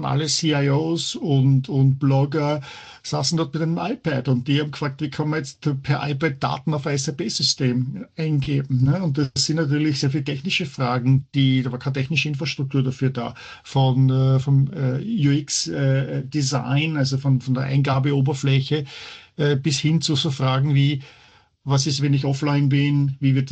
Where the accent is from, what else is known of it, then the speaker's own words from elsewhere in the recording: Vienna, Austria; now in Heidelberg, Germany; Es ist im Vergleich zu Wien, wo ich aufgewachsen bin, wo ich geboren bin, ist es natürlich eine kleine Kleinstadt.